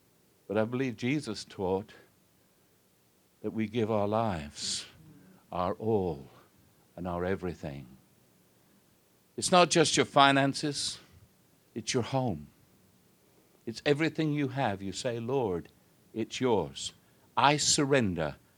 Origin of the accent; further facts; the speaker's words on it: United Kingdom; now in United States; being British, I see things from a British point of view.